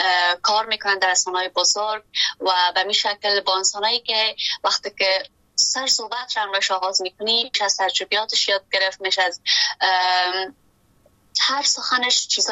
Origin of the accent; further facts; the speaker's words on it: Afghanistan; وقتی که حالا بیرون از افغانستان هستیم